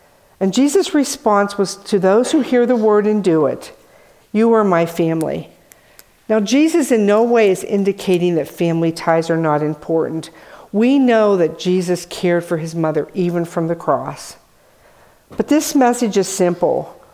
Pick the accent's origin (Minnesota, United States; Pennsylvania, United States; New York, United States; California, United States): Pennsylvania, United States; Now, someone who lives inland, and I'm from Pennsylvania, I didn't live near water